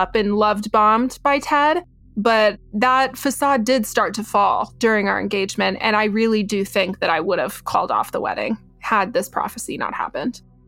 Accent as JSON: {"language": "English", "town": "San Antonio", "region": "Texas", "country": "United States", "said": "They thought he was so godly because we're from San Antonio."}